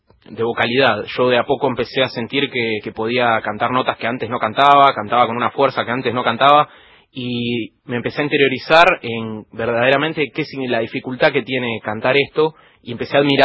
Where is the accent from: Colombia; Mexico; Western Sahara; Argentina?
Argentina; Río Gallegos, Santa Cruz; yo soy de Río Gallegos, allá no hay profesores de canto, hay muy poco, es bastante limitado.